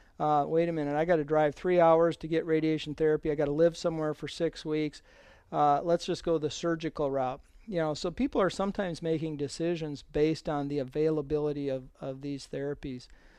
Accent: Mobridge, South Dakota, United States; Yeah, I grew up in a small rural community. I grew up in Mobridge, 100 miles north of here.

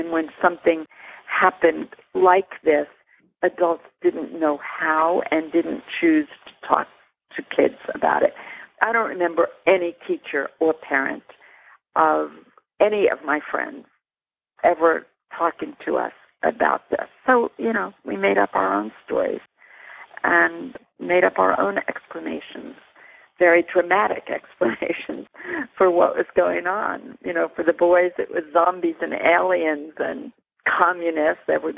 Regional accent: Elizabeth, New Jersey, United States; in Elizabeth, New Jersey, which is my hometown

